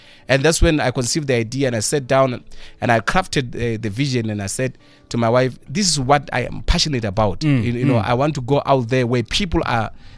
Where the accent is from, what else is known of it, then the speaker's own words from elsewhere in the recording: Bolobedu, Limpopo, South Africa; born there; I was born in Bolobedu in the Limpopo province.